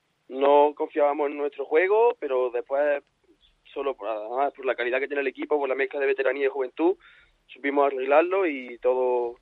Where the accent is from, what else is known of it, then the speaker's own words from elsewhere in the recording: Antequera, Andalusia, Spain; nosotros somos chavales de Antequera que estamos acostumbrados a jugar allí